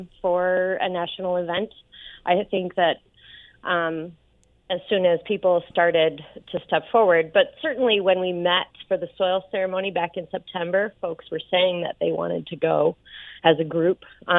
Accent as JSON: {"language": "English", "region": "Illinois", "country": "United States", "said": "Well, for me, I'm from Illinois, first of all"}